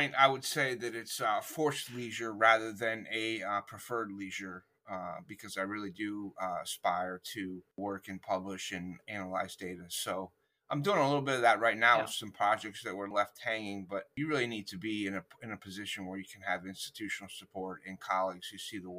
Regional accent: United States; I'm originally from the States, the U.S., so I came back here

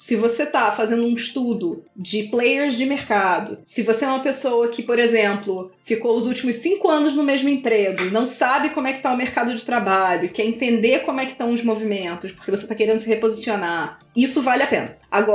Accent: Rio de Janeiro, Brazil; enquanto cariocas, eu e o CFC

